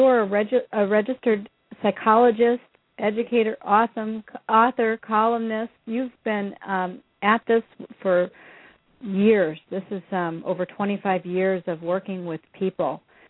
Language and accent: English; Midwest, United States; I'm from the Midwest, so I want to pronounce it all fancy, like Cancher.